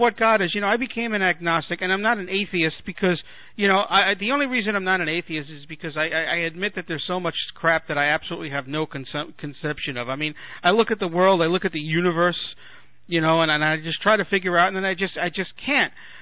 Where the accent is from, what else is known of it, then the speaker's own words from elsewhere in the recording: New York City, New York, United States; I mean, I grew up in New York City where everybody was Catholic that we knew, okay?